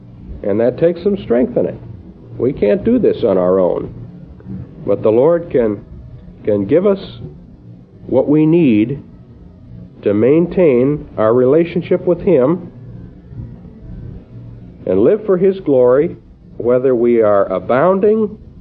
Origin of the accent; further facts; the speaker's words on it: Illinois, United States; When I grew up in the church that I grew up in Illinois